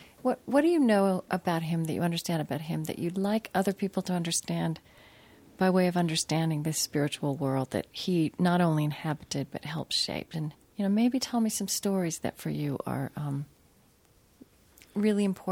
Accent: Shawnee, Oklahoma, United States; No, I grew up in Oklahoma. In all these towns with tribal names and you know, Shawnee, Tecumseh.

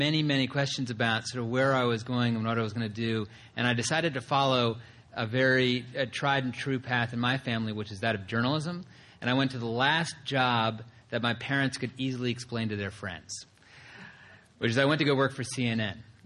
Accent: Washington, District of Columbia, United States; so I grew up in Washington, D.C., and ended up going down to school at Duke University.

